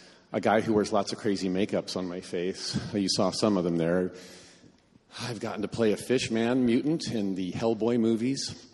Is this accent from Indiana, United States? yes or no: yes; Indiana, United States; When I was just a boy growing up in Indiana